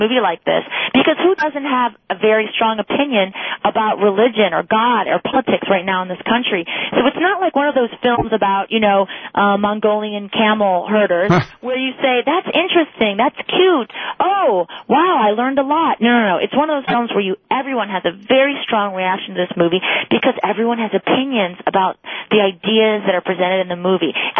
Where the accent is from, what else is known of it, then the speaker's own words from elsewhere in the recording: Farmington Hills, Michigan, United States; now in New York City, United States; Well, I grew up in Farmington Hills, and I went to Our Lady of Mercy High School. So I was raised a Catholic, and my parents live in Franklin currently.